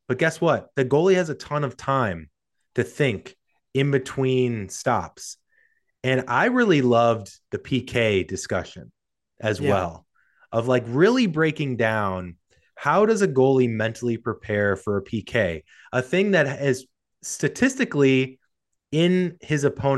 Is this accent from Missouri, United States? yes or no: yes; St. Louis, Missouri, United States; I'm from St. Louis originally, and there's a ton of buzz right now about St. Louis FC.